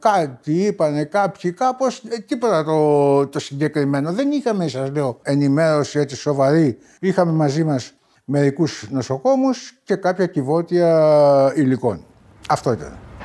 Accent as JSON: {"language": "Greek", "town": "Athens", "region": "Attica", "country": "Greece", "tie": "born there", "said": "Γεννήθηκα στην Αθήνα το 1940."}